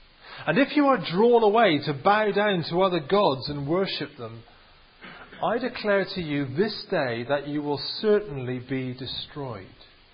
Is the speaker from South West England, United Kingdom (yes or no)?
yes; Bristol, South West England, United Kingdom; accent: Bristol; if you want to download off the website and hear my Bristol accent, then you can.